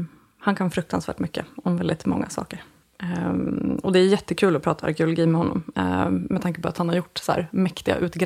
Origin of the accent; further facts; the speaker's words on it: Bärlinge, Uppsala County, Sweden; Jag växte upp på landet utanför Uppsala i en liten håla som heter Bärlinge.